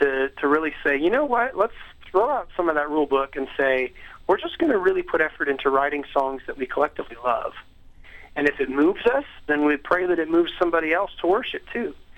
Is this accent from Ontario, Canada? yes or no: yes; Hamilton, Ontario, Canada; we grew up in Hamilton where there has been this church movement called True City that has taken place over the last 10 years